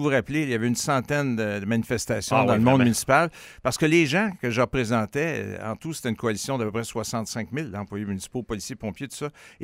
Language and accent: French; Montreal, Quebec, Canada; Moi, je suis de Montréal.